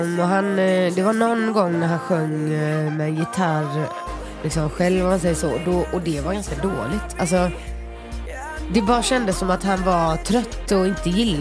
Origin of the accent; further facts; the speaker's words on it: Gothenburg, Västra Götaland County, Sweden; när jag växte upp i Göteborg, då var man ju 422 Backa Brunnsbo